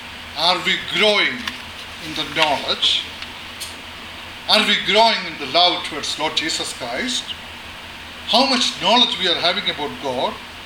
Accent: India; I am from India, I born and brought up in India

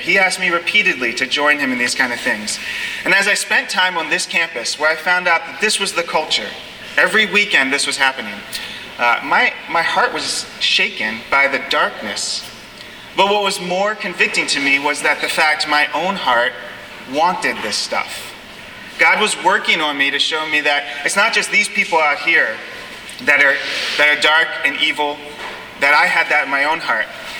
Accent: Baltimore, Maryland, United States; I grew up in Baltimore, Maryland.

